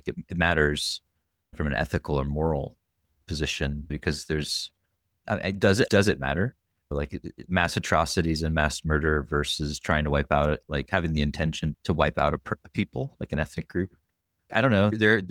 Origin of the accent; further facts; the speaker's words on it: United States; Yeah, that's where I agree as an American.